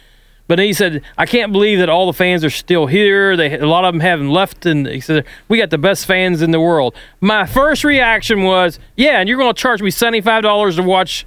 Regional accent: West Virginia, United States; A school teacher from West Virginia, my home state.

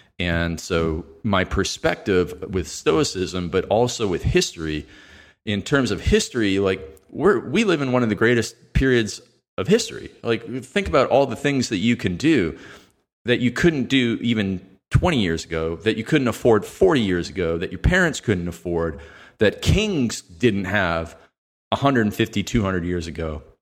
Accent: Canada; I'm from Canada, that we play hockey, right?

